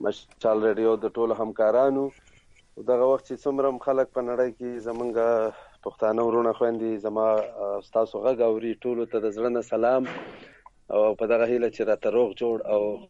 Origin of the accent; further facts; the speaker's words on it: Chaman, Balochistan, Pakistan; ما خپل کلم یاد کړی او ستایلی و چې خواجه عمران بیا زمونږ کلی دی هلته چمن کې.